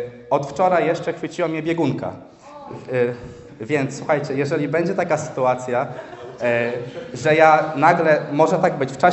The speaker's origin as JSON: {"language": "Polish", "town": "Ostróda", "region": "Warmian-Masurian Voivodeship", "country": "Poland", "lives_now": "Poznań, Poland", "said": "Jestem z Ostródy. Obecnie jestem na trzecim roku w Poznaniu"}